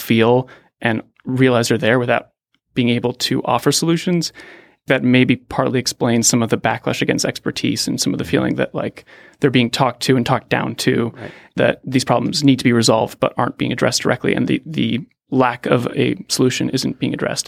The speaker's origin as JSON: {"language": "English", "town": "Pittsburgh", "region": "Pennsylvania", "country": "United States", "tie": "born or raised there", "moved": "yes", "lives_now": "Palo Alto, United States", "said": "She literally, I grew up in Pittsburgh. She did her career making work on labor in the steel industry. And then I moved to Palo Alto"}